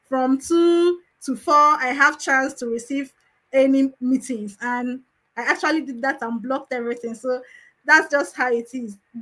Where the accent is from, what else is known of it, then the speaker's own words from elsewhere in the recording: Nigeria; because I don't know whether it's because I'm a Nigerian or what.